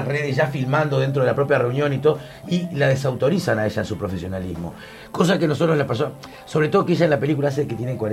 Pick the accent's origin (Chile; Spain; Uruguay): Uruguay; tanto la uruguaya como la argentina, que países que amo, y soy un uruguayo de ley y amo el Uruguay con locura